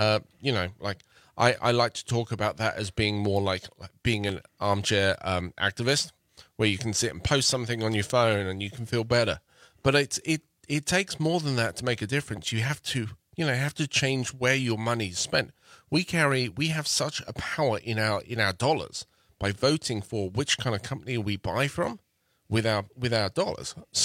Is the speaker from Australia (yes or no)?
no; England, United Kingdom; moved away as an adult; now in United States; Yeah, so I'm English, from England. I've emigrated here to the States about 16, 17 years ago.